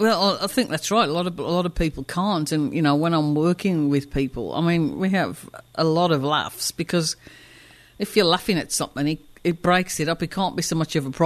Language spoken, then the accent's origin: English; England, United Kingdom; Part of that was growing up in England with a Jamaican father and an English mother maybe a protection mechanism